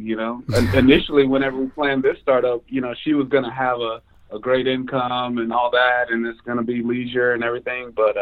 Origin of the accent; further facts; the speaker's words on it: Dallas, Texas, United States; also born or lived in New Orleans / Houston / Memphis; I've been kind of spoiled. You know, I grew up in Dallas. I went to college in New Orleans. I went to dental school in Houston.